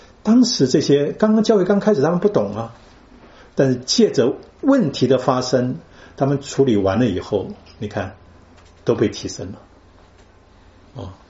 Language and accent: Chinese; Taiwan; 我从台湾来的，我比较相信台湾的人，